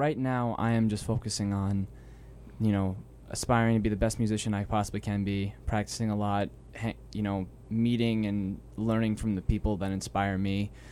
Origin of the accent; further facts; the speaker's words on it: Yorktown Heights, New York, United States; I'm from Yorktown Heights, New York.